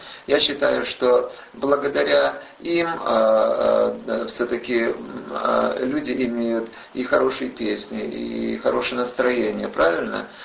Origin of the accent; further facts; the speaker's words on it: New York, United States; now in Los Angeles, United States; Я даже из Нью-Йорка, хотя там другие климатические условия. Там теплее, говорю, там как в Сочи, скажем, да. Но зима бывает тоже холодная иногда. Так я переехал из-за этого в Лос-Анджелес, где все время тепло.